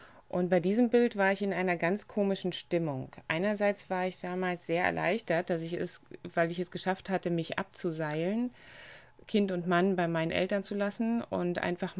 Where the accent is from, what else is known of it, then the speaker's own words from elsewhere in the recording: Brandenburg an der Havel, Brandenburg, Germany; Es gibt eine Serie von Skizzen aus meiner Heimatstadt Brandenburg zum Beispiel.